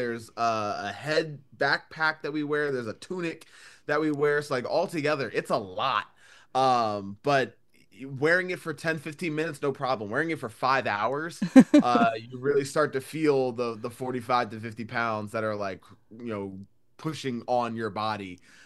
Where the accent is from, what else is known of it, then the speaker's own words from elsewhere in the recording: Philadelphia, Pennsylvania, United States; But also, I'm from Philly.